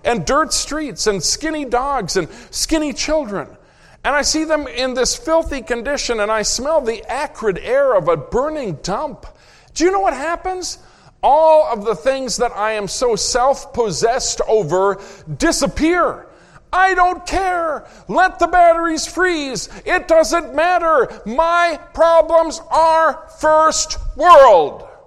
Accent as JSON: {"language": "English", "region": "Minnesota", "country": "United States", "tie": "born or raised there", "said": "I grew up in Minnesota where winter is real."}